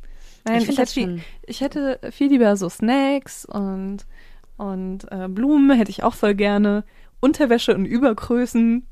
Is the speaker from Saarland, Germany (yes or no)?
yes; Saarbrücken, Saarland, Germany; born there; Ich bin ja in Saarbrücken geboren und ich kann mir immer noch nicht vorstellen, wer da eigentlich lebt.